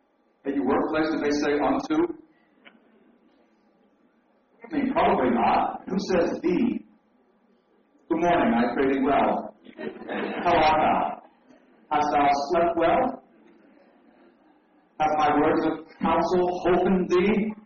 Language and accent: English; Nigeria; When I go to Nigeria, I tell them, although I'm from Nigeria, I tell them